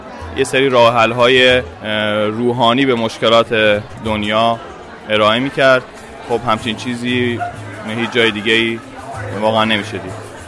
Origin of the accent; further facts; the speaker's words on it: Iran; moved away; چون تازه از ایران اومدم، همچین جمعی رو هیچ وقت تو ایران همچین احساسی رو تجربه نکرده بودم